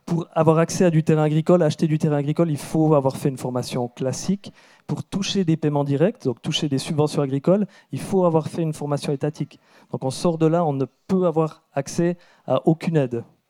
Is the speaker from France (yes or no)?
no; Switzerland; Mais je dirais les principaux freins chez nous en Suisse, c'est le financement et la reconnaissance.